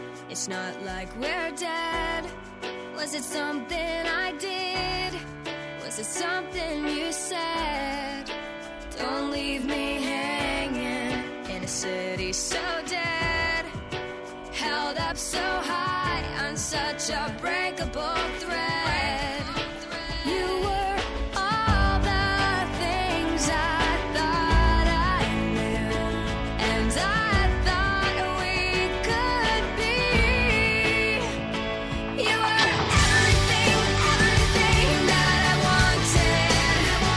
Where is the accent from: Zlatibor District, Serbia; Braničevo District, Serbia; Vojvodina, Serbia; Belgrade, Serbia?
Belgrade, Serbia; sa istog fakulteta smo, iz Beograda smo se, i iz Beograda smo, slično smo godište